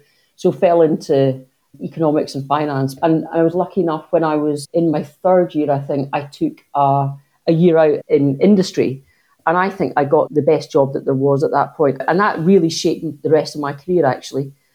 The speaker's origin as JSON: {"language": "English", "town": "Beauly", "region": "Scotland", "country": "United Kingdom", "tie": "born or raised there", "said": "I was lucky to grow up in the Northern Highlands, north of Inverness, in a very small village called Bewley."}